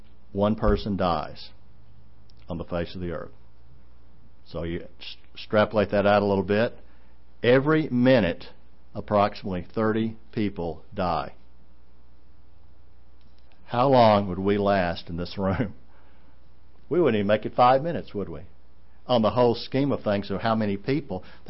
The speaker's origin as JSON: {"language": "English", "town": "Nashville", "region": "Tennessee", "country": "United States", "tie": "born or raised there", "said": "back in Nashville, I grew up in Nashville, and I left Nashville for a number of years, then I moved back there in 85, been there back there since."}